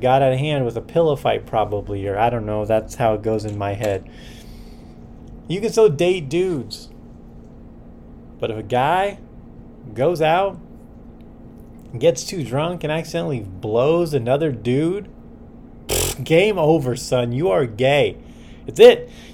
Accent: United States; I usually don't read it because, you know, I'm American.

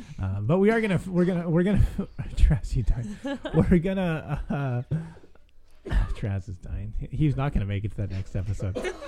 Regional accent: California, United States; Where I grew up in California, there's plenty of blondes.

